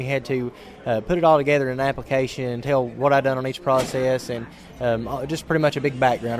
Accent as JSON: {"language": "English", "town": "Tazewell", "region": "Tennessee", "country": "United States", "said": "I'm from Tazewell, Tennessee, or from Clamor County, Tennessee, part of the Tazewell FFA chapter."}